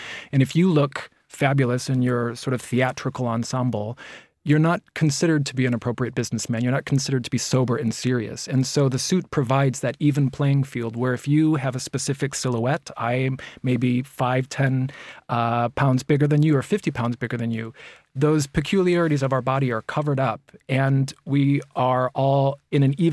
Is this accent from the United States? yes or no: yes; Chicago, Illinois, United States; I'm from Chicago originally. There were tailors in Chicago, my family there.